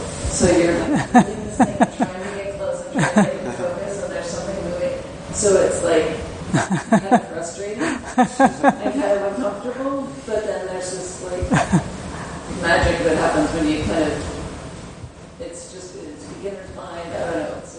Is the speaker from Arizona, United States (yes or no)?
no; California, United States; So I came from California and everything was, like, spectacular, big mountains and ocean and kind of beauty with a capital B. And I moved here